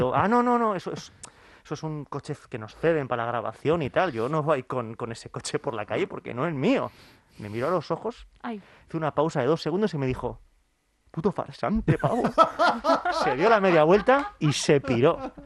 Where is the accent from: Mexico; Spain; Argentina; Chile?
Spain; Santurtzi, Basque Country; born there; yo nací en Santurchi, en la margen izquierda, que son todo cuestas.